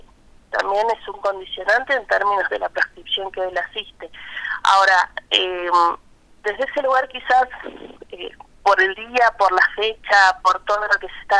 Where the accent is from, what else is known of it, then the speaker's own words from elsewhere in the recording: Argentina; no solamente como argentinos